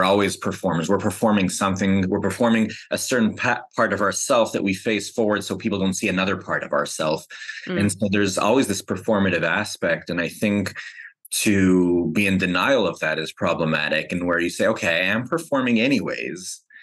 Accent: Canada; growing up in Canada, you're Canadian, you're very nice and polite.

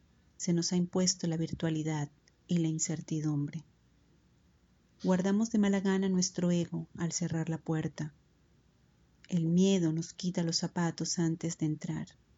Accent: Santa Marta, Magdalena, Colombia; soy de Santa Marta, Colombia

